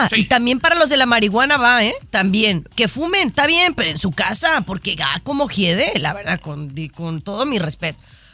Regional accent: Mexico; moved away; yo no vivo en México, pero soy mexicana

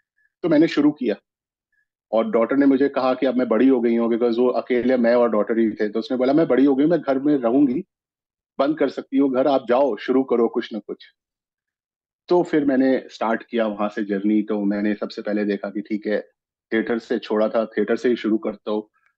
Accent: Allahabad, Uttar Pradesh, India; now in Delhi, India; मैं इलाहाबाद से बिलोंग करता हूँ, मैं अभी फिलहाल दिल्ली में हूँ

